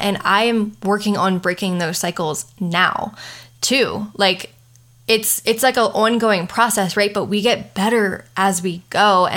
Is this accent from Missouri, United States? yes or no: no; Pasadena, Maryland, United States; If I can do it, I am just … from Pasadena, Maryland. I, you know, had doubts that I could actually build this big life for myself. I, you know, grew up in a very small town.